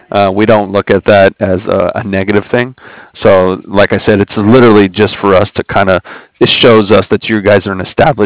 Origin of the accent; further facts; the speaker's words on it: New Orleans, Louisiana, United States; born there; now in California, United States; Yeah, okay. I was born in New Orleans.